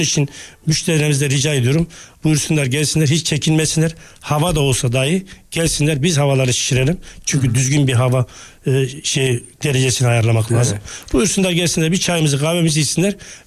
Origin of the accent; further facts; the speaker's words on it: Konya, Turkey